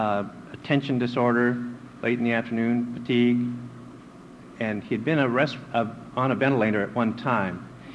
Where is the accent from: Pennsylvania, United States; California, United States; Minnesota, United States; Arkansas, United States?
Minnesota, United States; Minneapolis; I'm from Minneapolis, I'll say that.